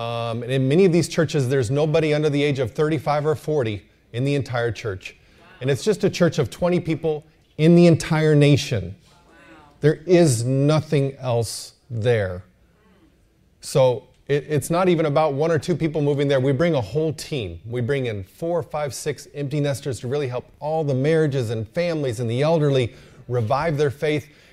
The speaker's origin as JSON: {"language": "English", "country": "United States", "said": "But my wife is Russian. I'm an American."}